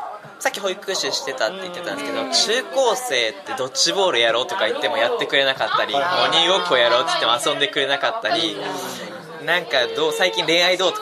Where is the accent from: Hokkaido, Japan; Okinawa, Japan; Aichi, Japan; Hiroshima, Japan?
Aichi, Japan; 地元愛知です。